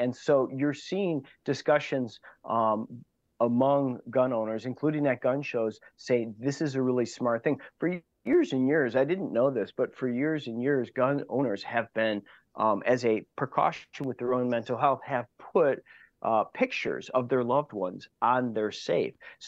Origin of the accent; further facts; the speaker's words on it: Wauwatosa, Wisconsin, United States; I grew up in Wauwatosa, so I remember this case quite well.